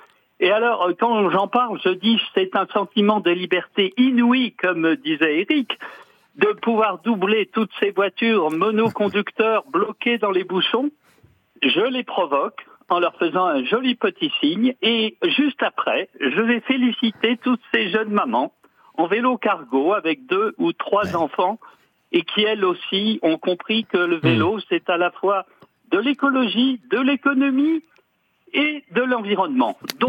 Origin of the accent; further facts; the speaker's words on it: Nantes, Pays de la Loire, France; Je suis nantais dans une ville qui s'équipe de plus en plus.